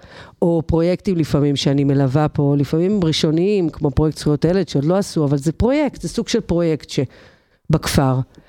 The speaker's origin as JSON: {"language": "Hebrew", "town": "Kfar Vitkin", "region": "Central District", "country": "Israel", "tie": "born or raised there", "said": "אני דור שלישי בכפר ויטקין. כן, זה מאוד משמעותי. הילדים שלי כבר דור רביעי."}